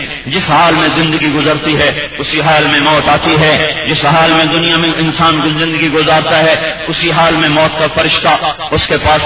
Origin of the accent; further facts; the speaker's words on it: Multan, Punjab, Pakistan; حالانکہ چھوٹا سا ہمارا گاؤں دیہاتی علاقہ ملتان, لیکن گھر گھر میں عورتیں بیٹھ کے قرآن پڑھ رہی ہوتی تھیں.